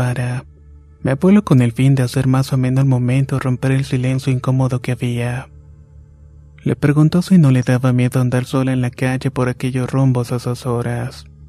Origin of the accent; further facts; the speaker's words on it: Michoacán, Mexico; Soy de Michoacán, México